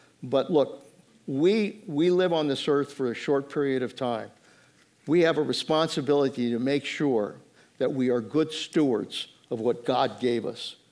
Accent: Monterey, California, United States; I was born in Monterey, my grandfather fished there, and I was raised with the beauty of that coastline.

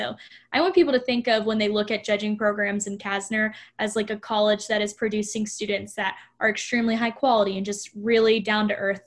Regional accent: Seminole, Texas, United States; I like grew up my whole entire like life. I'm from Seminole, Texas. So only an hour away from Lubbock.

